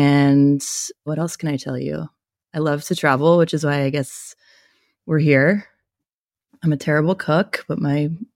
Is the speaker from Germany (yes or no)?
no; Bermuda; now in Los Angeles, United States; I was raised in Bermuda before settling down in California for the better part of my adult life in LA.